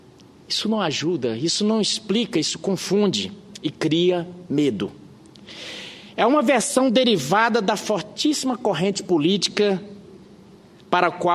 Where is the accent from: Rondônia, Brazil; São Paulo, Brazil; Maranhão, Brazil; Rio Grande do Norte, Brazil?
Rio Grande do Norte, Brazil; Caicó; Eu venho de família de nordestinos, como disse agora há pouco a senadora Fátima, venho lá de Caicó.